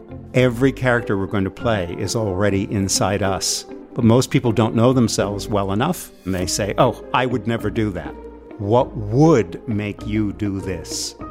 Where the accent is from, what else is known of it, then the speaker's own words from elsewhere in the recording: Rhode Island, United States; I grew up in Rhode Island